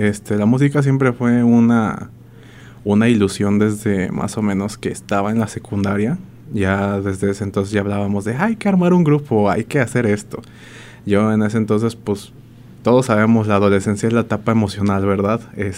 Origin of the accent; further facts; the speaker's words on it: Oakland, California, United States; Soy de aquí, de Oakland.